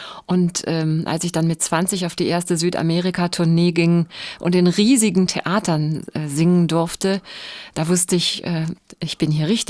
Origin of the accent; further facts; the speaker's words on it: Bielefeld, North Rhine-Westphalia, Germany; hat dann bei uns in Sennestadt, das ist ein Vorort von Bielefeld, freitags immer einen Chor versammelt